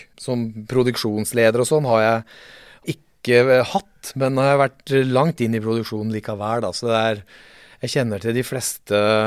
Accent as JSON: {"language": "Norwegian", "town": "Notodden", "region": "Vestfold og Telemark", "country": "Norway", "tie": "born or raised there", "said": "Jeg har bodd på Notodden hele mitt liv, stort sett. Bortsett fra et par år I Bergen."}